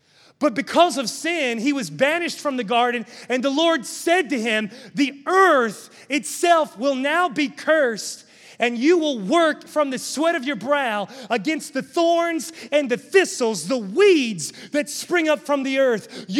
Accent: West Virginia, United States; I grew up in West Virginia mowing 5 yards with a push lawnmower, and we parked the riding one in the garage because my dad thought he'd make a man out of me.

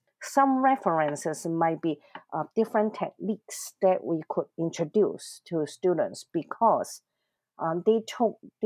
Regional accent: Guangzhou, Guangdong, China; And that is the style taken from my home city, like a hometown from the south. I was born in Canton near Hong Kong.

